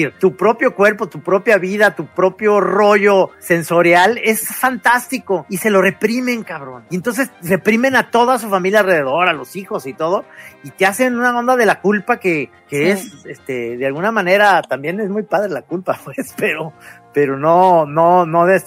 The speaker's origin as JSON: {"language": "Spanish", "town": "Guadalajara", "region": "Jalisco", "country": "Mexico", "said": "somos una sociedad tapatía, los tapatíos"}